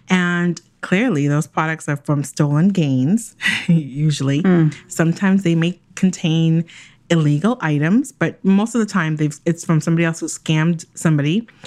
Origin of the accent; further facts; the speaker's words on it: Jamaica; I'm Jamaican.